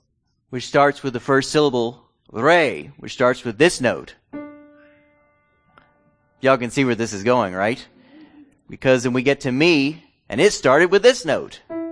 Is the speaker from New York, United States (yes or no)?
no; Abingdon, Virginia, United States; also born or lived in Bay City; I'm from Bay City, Michigan. What am I saying? But anyway, I grew up in Abingdon, Virginia.